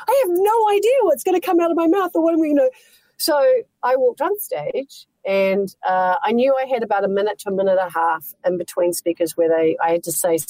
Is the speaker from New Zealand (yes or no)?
yes; New Zealand; I'm from New Zealand. I'm from New Zealand. I am not from Australia.